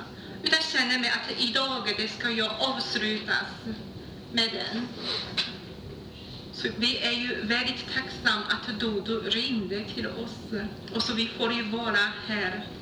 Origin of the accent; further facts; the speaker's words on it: Shanghai, China; Då sa jag, jag kom från Shanghai.